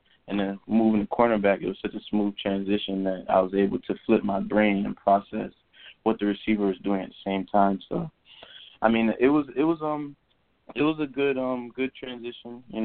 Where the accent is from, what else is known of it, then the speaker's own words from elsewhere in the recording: Miami, Florida, United States; I grew up in Miami, Florida, actually, and there's a lot of competition out here.